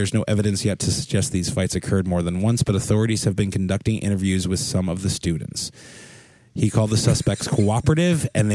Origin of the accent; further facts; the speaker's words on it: Delaware, United States; born there; And the last story, taking place in my home state of birth, Delaware.